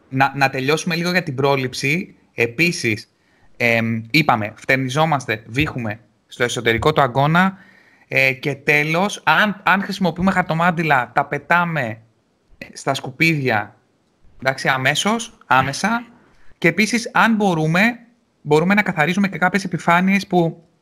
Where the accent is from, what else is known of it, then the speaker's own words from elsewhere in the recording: Rhodes, South Aegean, Greece; Και για μας είμαστε από Ρόδο, ισχύει αυτό